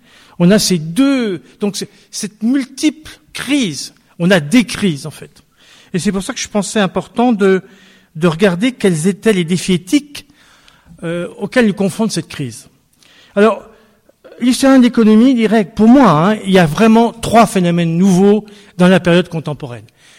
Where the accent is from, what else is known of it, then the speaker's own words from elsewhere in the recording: Bourgogne-Franche-Comté, France; Je suis venu de Bourgogne il y a 25 ans. J'ai fait ma formation en Bourgogne